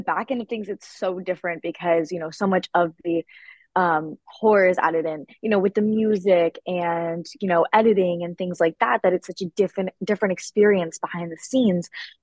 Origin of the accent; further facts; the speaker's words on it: San Diego, California, United States; Yeah, I'm from San Diego, from California, and I've worked out here all my life.